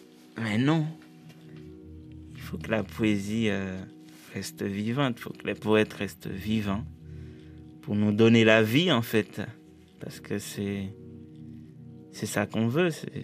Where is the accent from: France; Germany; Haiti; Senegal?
Haiti; Mais je suis haïtien aussi.